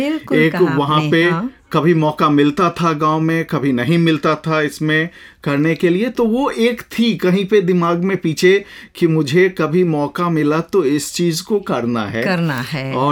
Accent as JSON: {"language": "Hindi", "region": "Bihar", "country": "India", "moved": "as an adult", "lives_now": "Singapore", "said": "मैं भारत में बिहार का रहने वाला हूँ।"}